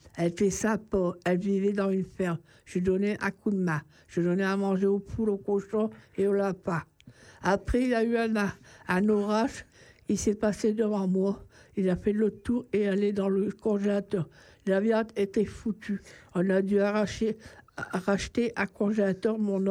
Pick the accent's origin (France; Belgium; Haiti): France; Nancy, Grand Est; De mon enfance. J'ai grandi à Nancy.